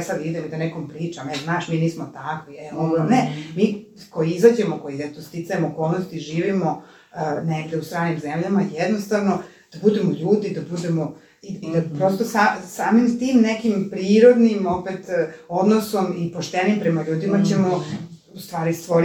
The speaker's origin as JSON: {"language": "Serbian", "country": "Serbia", "lives_now": "Spain", "said": "gdje sam se ja ovde kao Srpkinja, ja nikad nisam imala ni jedno minimalno negativno iskustvo od Španaca"}